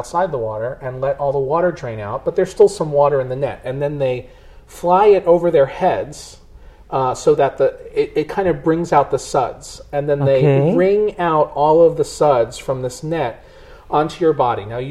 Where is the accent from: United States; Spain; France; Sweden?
United States; Now, the place that I go in Amman, Jordan, I've been several times, and they know me there because I'm an American guy.